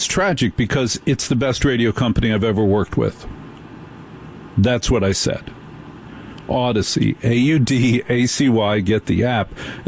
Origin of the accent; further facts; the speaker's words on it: New Jersey, United States; No, I grew up in Jersey.